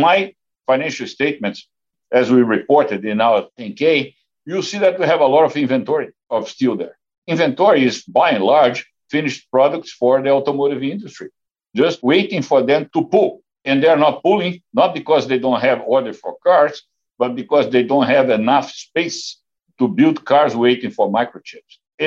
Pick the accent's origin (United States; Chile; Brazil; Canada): Brazil; English is a second language; how funny is my accent as a Brazilian, stuff like that.